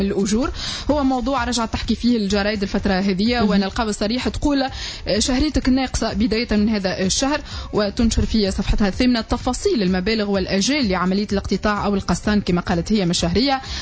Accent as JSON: {"language": "Arabic", "country": "Tunisia", "said": "هذا حال بلادي تونس اليوم"}